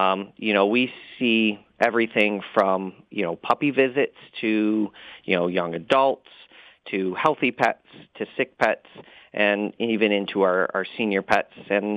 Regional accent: Caledonia, United States; Absolutely. I grew up in Caledonia. My father has also lived in Caledonia.

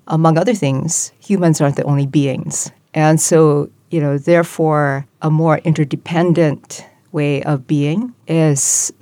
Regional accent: Hawaii, United States; Growing up in Hawaii, this is a place, the island mentality essentially, right, is that we may be of many peoples

